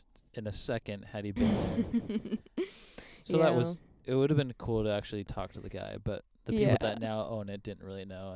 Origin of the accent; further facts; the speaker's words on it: United States; And as an American, when we talk about our veterans or war, it's like we are the biggest, most badass, we kick ass, like we are awesome, we like win.